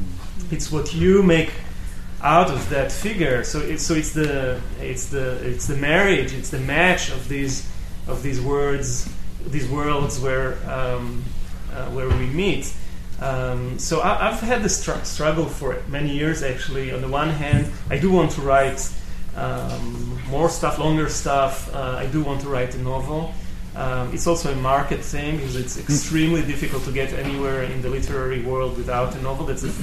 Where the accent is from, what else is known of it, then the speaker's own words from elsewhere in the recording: Tel Aviv, Tel Aviv District, Israel; now in Jerusalem, Israel; I'm from the Tel Aviv area originally, and I moved to Jerusalem.